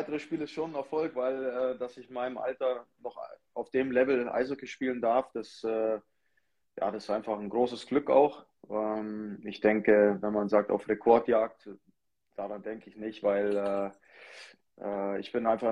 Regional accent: Kaufbeuren, Bavaria, Germany; born there; now in Wolfsburg, Germany; ich bin in Kaufbeuren geboren und dadurch bleibt man immer irgendwo in Kaufbeuren. Das ist logisch. Aber unsere Heimat ist schon Wolfsburg.

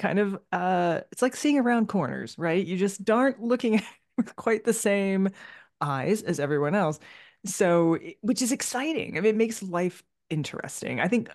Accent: United States; I myself spent a lot of time as an American living in Britain.

